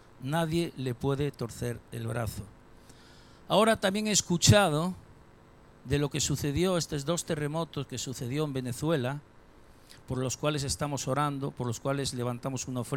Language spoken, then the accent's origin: Spanish; Galicia, Spain; Mire, aquí en Galicia, yo como buen gallego se lo voy a explicar